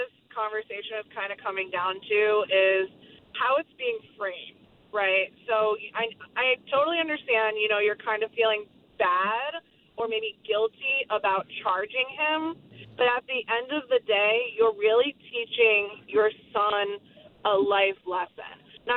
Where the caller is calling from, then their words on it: Bradenton, Florida, United States; from Bradenton.